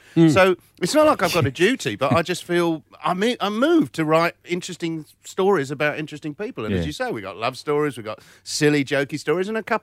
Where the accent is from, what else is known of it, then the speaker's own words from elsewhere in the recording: United Kingdom; moved away as an adult; now in Australia; I was 26, so I was very much, you know, British, but now I'm both. And principally at the moment, I'm Australian. I have been the last 10 years living here.